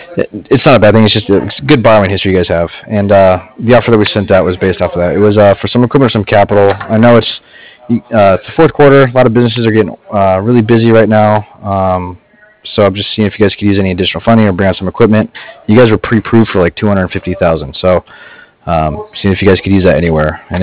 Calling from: Cardiff, Wales, United Kingdom; I'm calling from Cardiff.

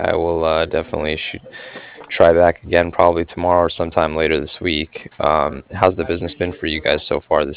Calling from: Cardiff, Wales, United Kingdom; And I'm calling from Cardiff, C-A-R-D-I-F-F, like Frank.

